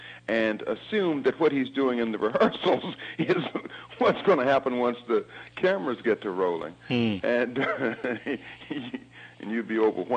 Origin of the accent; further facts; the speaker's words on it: Berkeley, California, United States; moved away as an adult; also born or lived in New York; I'm actually from Berkeley, California. I had left there years ago, headed for New York. I was a theater teacher there.